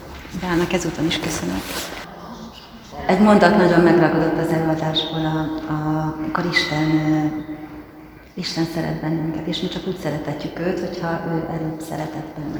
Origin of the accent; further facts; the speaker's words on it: Szeged, Csongrád-Csanád, Hungary; Szegeden nőttem fel, és hogy egy református családban minden vasárnap jártunk református istentiszteletre